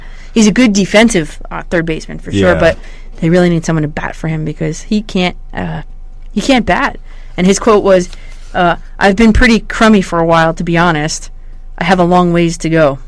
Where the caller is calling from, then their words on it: Pennsylvania, United States; In Pennsylvania.